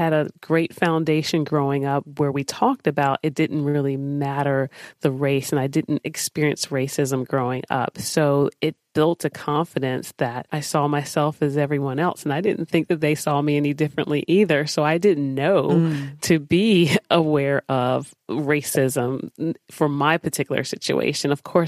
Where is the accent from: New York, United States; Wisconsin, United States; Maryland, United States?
Maryland, United States; In Maryland.